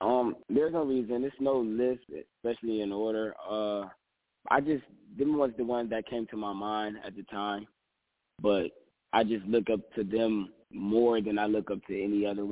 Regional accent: Cleveland, Ohio, United States; now in Los Angeles, United States; I am from Cleveland, Ohio. I'm located now in Los Angeles.

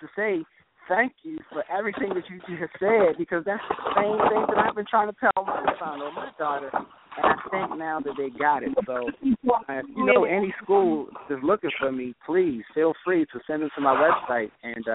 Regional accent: Baltimore, Maryland, United States; I started with Baltimore, being as though that was my hometown

